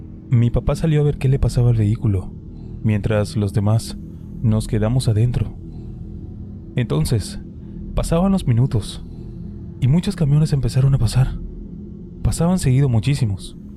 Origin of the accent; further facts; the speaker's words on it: Chiapas, Mexico; Soy de Chiapas.